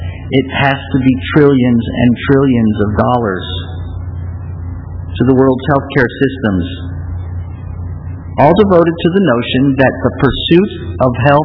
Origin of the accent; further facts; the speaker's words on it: St. Louis, Missouri, United States; born there; I was born in St. Louis at a place called the Missouri Baptist Hospital, which is still there, by the way.